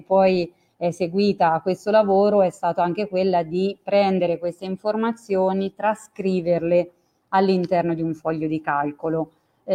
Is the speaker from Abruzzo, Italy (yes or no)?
no; Umbria, Italy; Io sono umbra, quindi ci tengo a dire che questa cosa è venuta direttamente da noi